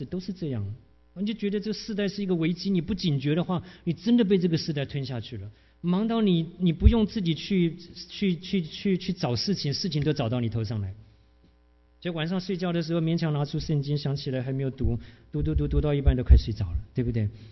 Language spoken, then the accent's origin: Chinese; China; 那我们中国人都是在家靠父母，吃外靠朋友哈